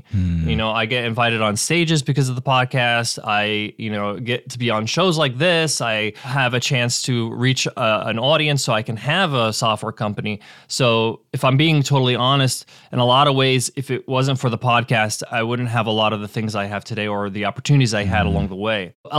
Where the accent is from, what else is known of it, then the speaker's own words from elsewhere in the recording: United States; born there; But my parents are from Egypt. They immigrated from Egypt to America. I was born in the States, but then we would go back in the summer to visit Egypt every summer.